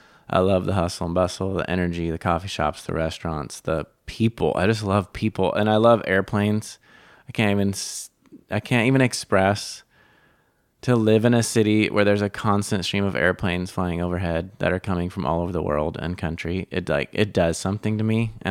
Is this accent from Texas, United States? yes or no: yes; Texas, United States; accent: Southern; I had a Southern accent because I'd lived in Texas for most of my, school life before Haiti.